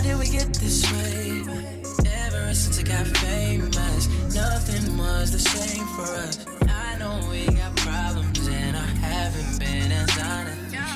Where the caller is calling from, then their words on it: Texas, United States